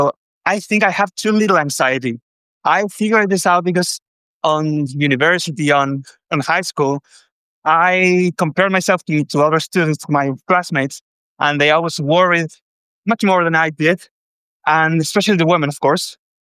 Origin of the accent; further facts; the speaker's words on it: Chile; English is a second language; I'm Chilean. I'm from South America. Sorry for the accent.